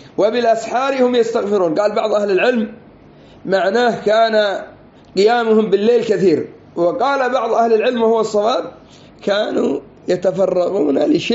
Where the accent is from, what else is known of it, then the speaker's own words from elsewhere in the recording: Yemen; وكل هذه الأسماء موجودة عندنا في اليمن